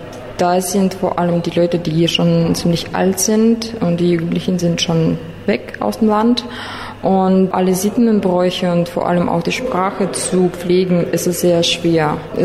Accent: Kyrgyzstan; ich komme aus Kirgisistan

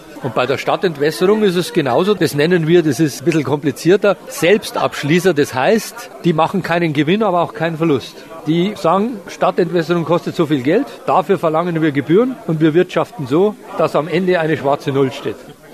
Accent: Munich, Bavaria, Germany; da muss ich natürlich als Münchner nur lachen.

